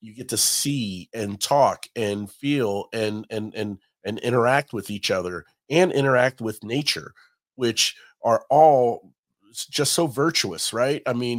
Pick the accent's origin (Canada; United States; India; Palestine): United States; Cincinnati, Ohio; I'm from Cincinnati, Ohio, and have made many trips to Kentucky and Tennessee.